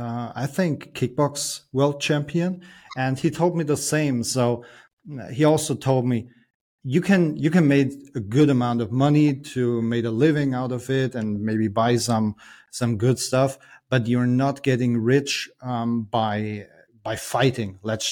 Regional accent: Germany; I'm from Germany.

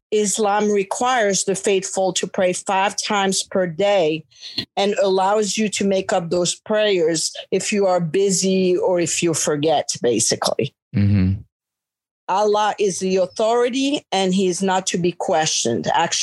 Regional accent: Morocco; I was born and raised in Morocco in North Africa. I am actually the product of a French Catholic mother and a Muslim Moroccan father.

